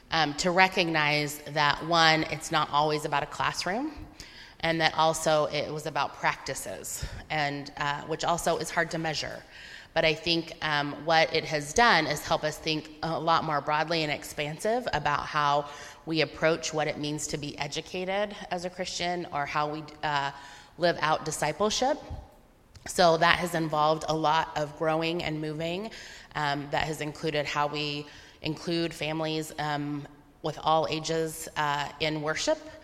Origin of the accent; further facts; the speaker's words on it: Salt Lake City, Utah, United States; now in Cleveland Heights, United States; I grew up in Salt Lake City, Utah. I'm a third generation Hispanic Presbyterian from Salt Lake, said no one ever.